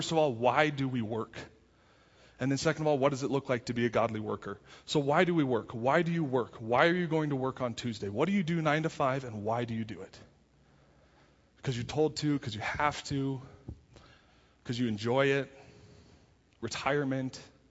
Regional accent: Littleton, Colorado, United States; We had a good friend when I was in high school. I grew up in Littleton.

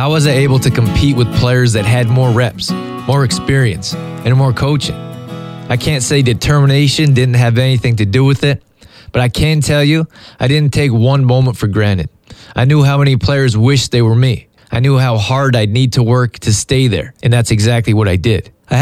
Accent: Canada; Growing up in Canada, being an all-around athlete, I had no idea about college sports.

